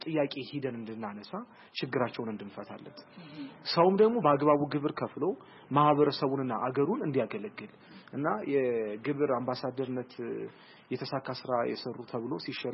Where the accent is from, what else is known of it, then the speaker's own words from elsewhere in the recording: Bahir Dar, Amhara, Ethiopia; ተወልጄ ያደኩት ባህር ዳር ከተማ ነው። የምኖረው ባህር ዳር ከተማ ነው።